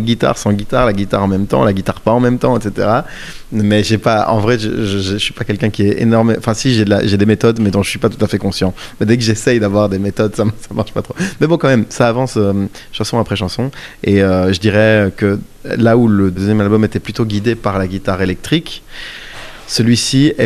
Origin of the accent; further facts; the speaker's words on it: Brussels, Brussels-Capital Region, Belgium; en plus moi je suis pas parisien, je suis bruxellois